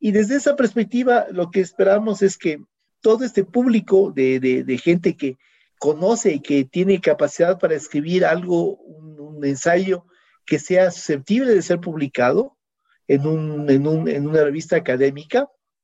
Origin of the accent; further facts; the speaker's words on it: Ecuador; como ecuatoriano para entender la visión del mundo a través de los ojos y del pensamiento de un ecuatoriano